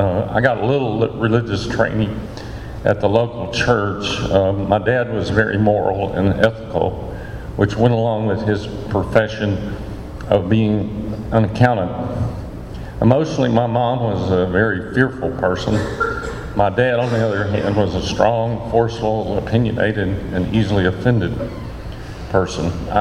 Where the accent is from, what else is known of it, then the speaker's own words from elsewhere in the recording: Houston, Texas, United States; I was born in Houston in 1943, and my dad was a soldier in the Army Air Corps in World War II